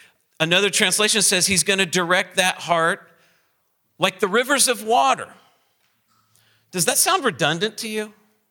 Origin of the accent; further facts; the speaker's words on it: Indiana, United States; And I'm from Indiana, I know what flat looks like.